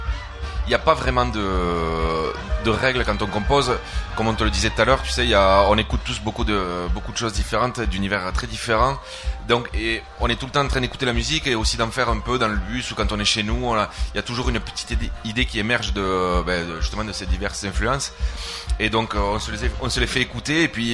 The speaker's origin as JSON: {"language": "French", "town": "Tarbes", "region": "Occitanie", "country": "France", "said": "Pour la plupart, on est originaire de Tarbes, dans le sud-ouest."}